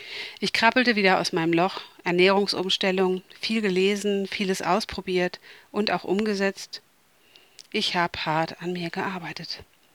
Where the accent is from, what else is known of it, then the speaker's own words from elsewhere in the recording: Northern Germany, Germany; Moin, moin, wie man bei uns in Norddeutschland sagt.